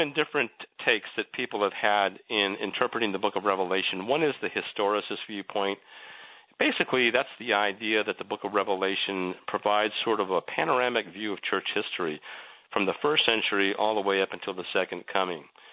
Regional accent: United States; I'm an American patriot, and I hate to say anything, that even sounds like America might weaken.

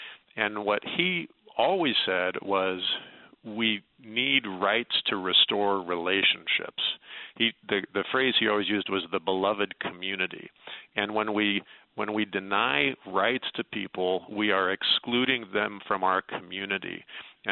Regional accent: Chicago, Illinois, United States; Well, I grew up in Chicago, so I'm a lifelong Cubs fan

